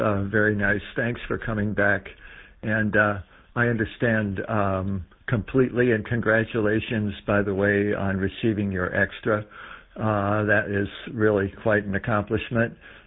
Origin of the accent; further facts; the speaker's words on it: Michigan, United States; a fellow who ironically lives now in my home state of Michigan now is KI4L.